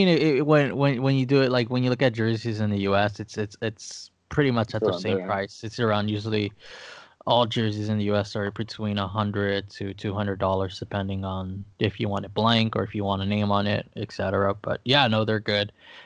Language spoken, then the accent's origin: English; Netherlands; English is a second language; also born or lived in England; You know, I grew up in the Netherlands. I played in England, so it gets cold